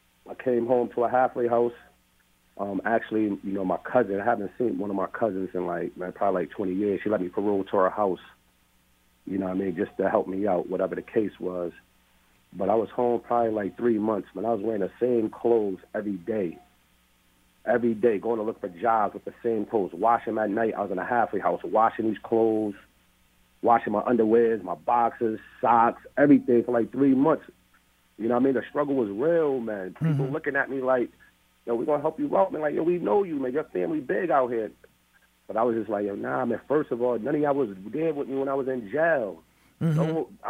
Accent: Hartford, Connecticut, United States; I'm from Hartford. I grew up on Rutland Street, bounced around to Bowles Park, Nelson Court, the Vale, ended up moving to Chatter Oak.

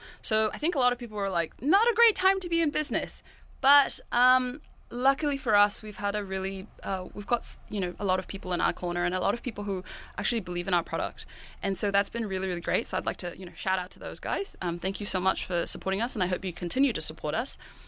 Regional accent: Dubai, United Arab Emirates; Growing up in Dubai, anywhere you go inside a mall

